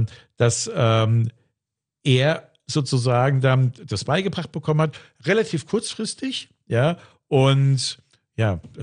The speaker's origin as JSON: {"language": "German", "town": "Aschaffenburg", "region": "Bavaria", "country": "Germany", "tie": "born there", "said": "Ich war ja Aschaffenburger. Ich bin in Aschaffenburg geboren. Bin ja auch vom Friedrich-Dessauer-Gymnasium damit 17 geflogen."}